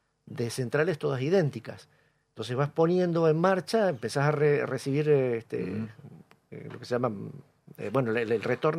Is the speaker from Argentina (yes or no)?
yes; Mendoza, Argentina; now in Bariloche, Argentina; Realmente, como mendocino, orgulloso de esta radio.